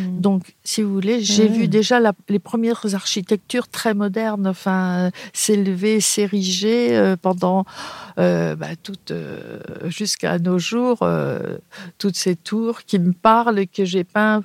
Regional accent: La Défense, Île-de-France, France; born there; je suis née à la Défense sous les bombardements. Donc, ça donne un peu mon âge aussi, en 43

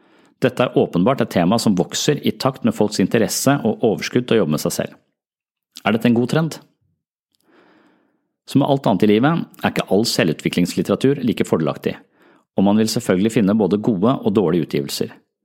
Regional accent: Nøtterøy, Vestfold, Norway; Jeg vokste opp på Nøtterøy og kunne nesten se over til Veiland

